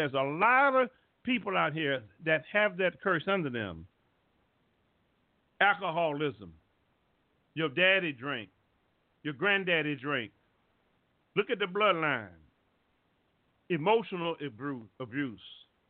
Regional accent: the South, United States; Y'all, I'm from the South.

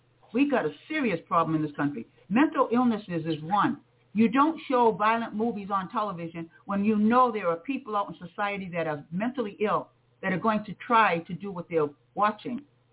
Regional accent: Massachusetts, United States; When I was a kid growing up on Cape Cod, when we listened to the news, it was not news about other countries. It was pretty much news about Massachusetts, right?

